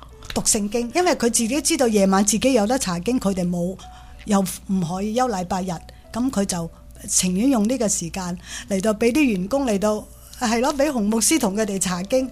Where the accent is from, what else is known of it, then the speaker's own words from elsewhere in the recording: Zhongshan, Guangdong, China; 又系我哋乡下人嚟嘅，即系同我哋中山人。